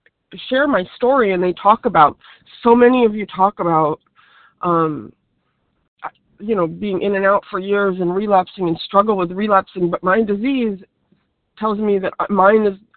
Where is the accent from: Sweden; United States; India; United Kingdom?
United States; California; I'm from California